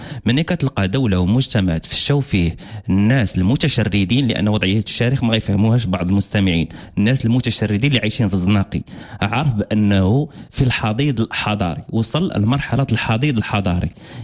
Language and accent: Arabic; Morocco; لأننا نحن مغاربة وكنعيشوا في بلادنا وكنجولوا في بلادنا.